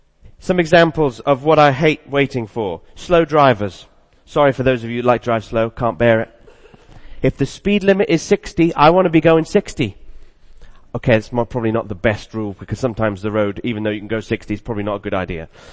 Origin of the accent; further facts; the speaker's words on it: the South, United States; I grew up in the South, in the States, where deer were quite prevalent